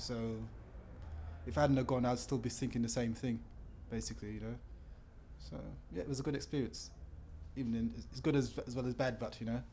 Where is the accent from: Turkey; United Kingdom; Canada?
United Kingdom; London; also born or lived in Dortmund, Germany; I'm from London, so I currently reside in Dulwich. Originally from Kensal Rise.